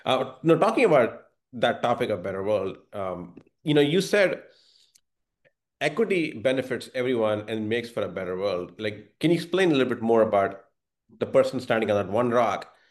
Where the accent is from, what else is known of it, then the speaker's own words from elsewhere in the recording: India; I'm from India.